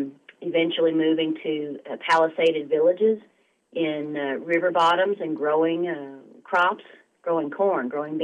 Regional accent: Kentucky, United States; Growing up in Kentucky, many of us are taught in school that Native Americans didn't live here.

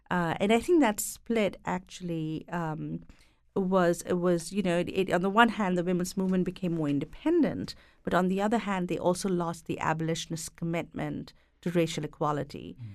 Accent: India; as an Indian woman writing about American abolitionists

